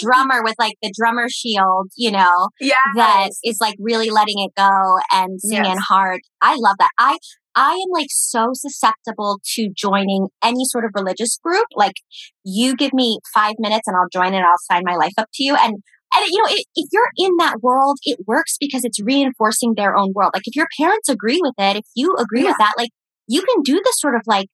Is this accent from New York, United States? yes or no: yes; New York, United States; To me, as a New Yorker.